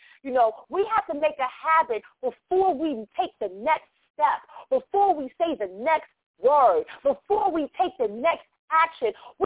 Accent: Queens, New York, United States; I'm from Queens, New York, and I know if I cross over that Verrazano Bridge and go on the Belt Parkway and enter into Queens and see it in ruins

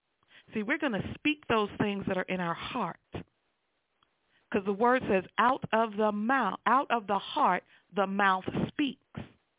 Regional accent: New York, United States; And my truth as a New Yorker can sometimes be harsh.

